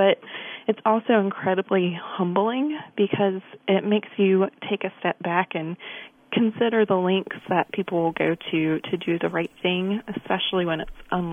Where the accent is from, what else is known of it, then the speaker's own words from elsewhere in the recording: Raleigh, North Carolina, United States; I'm from Raleigh, North Carolina.